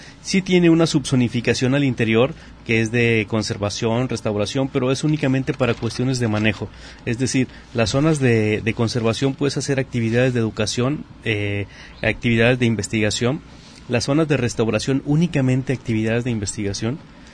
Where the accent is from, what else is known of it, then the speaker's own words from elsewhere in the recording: Bahía de Banderas, Nayarit, Mexico; Y en general los que vivimos en Bahía de Banderas, porque yo soy de Bahía de Banderas, no soy de Puerto Vallarta.